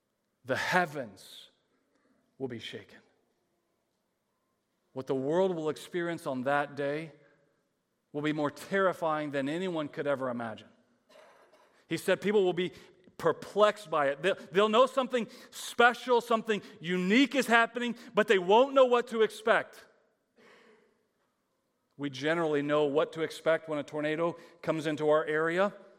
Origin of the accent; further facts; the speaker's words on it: Texas, United States; I mean, we come from Texas.